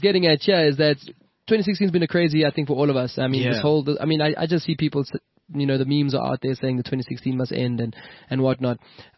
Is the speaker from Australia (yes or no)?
no; South Africa; Because it's like an example of us all being South African, but having nothing to do with each other when it comes to living space and socializing.